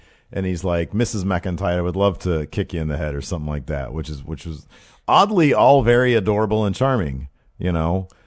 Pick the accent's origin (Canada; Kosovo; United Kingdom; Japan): United Kingdom; England; now in United States; My favorite commercials when I was growing up in England were stay away from electrical things commercials.